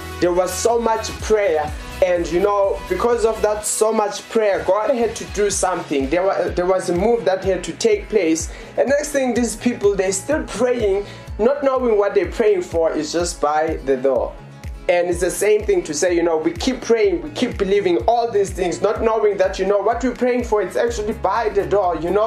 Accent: Johannesburg, Gauteng, South Africa; We're from South Africa, in Johannesburg.

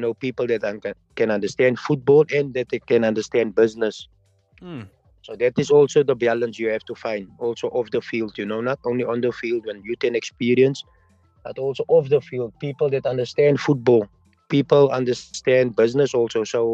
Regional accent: South Africa; But yeah, so for me, I look up to that and I respect that for what he's done and for the football of South Africa.

